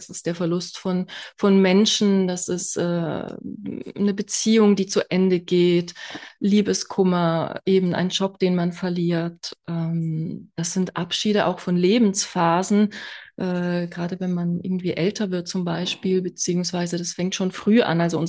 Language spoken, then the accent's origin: German; Switzerland; now in Berlin, Germany; Ich bin aus der Schweiz, aber eigentlich schon jetzt seit fast 10 Jahren in Berlin.